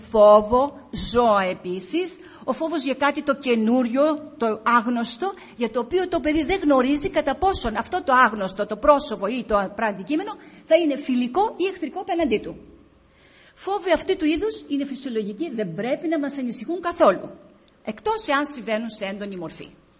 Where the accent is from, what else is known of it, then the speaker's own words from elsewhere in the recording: Alexandroupoli, Eastern Macedonia and Thrace, Greece; now in Athens, Greece; Μένω στην Αθήνα, αλλά κατάγομαι από την Αγνάντη Αλεξανδρουπόλεως. Είμαι βορειοελλαδίτισσα.